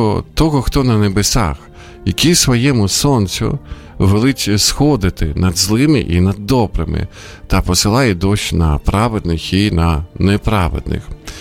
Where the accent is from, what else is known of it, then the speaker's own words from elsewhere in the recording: Sumy, Sumy Oblast, Ukraine; В моїх рідних Сумах дрон потрапив в палац для дітей та юнацтва.